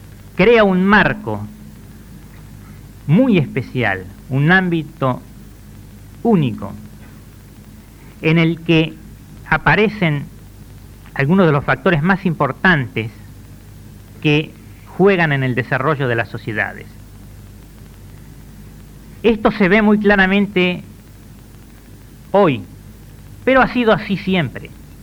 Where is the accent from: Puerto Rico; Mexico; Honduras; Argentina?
Argentina; como científico argentino